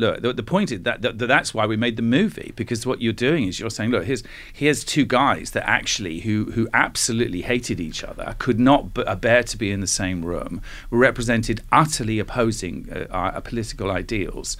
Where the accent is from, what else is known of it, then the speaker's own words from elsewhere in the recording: Belfast, Northern Ireland, United Kingdom; I grew up in Belfast. Yeah, I was born in Belfast, then we moved out, and then I went back to school there later on.